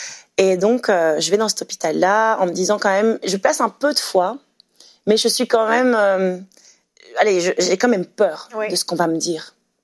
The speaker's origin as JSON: {"language": "French", "town": "Mons", "region": "Wallonia", "country": "Belgium", "said": "Alors que moi, je suis de Mons, c'est quand même pas tout près"}